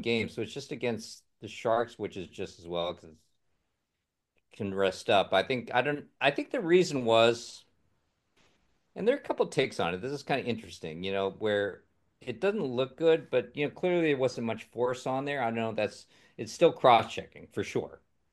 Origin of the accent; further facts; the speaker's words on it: Edmonton, Alberta, Canada; also born or lived in Los Angeles; my apologies to any LA people watching this because, that's my hometown. But my childhood was in Edmonton.